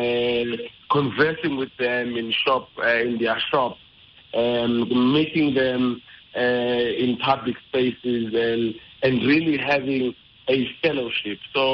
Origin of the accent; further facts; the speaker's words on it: South Africa; I'm from South Africa, and they really connect with our South African struggle.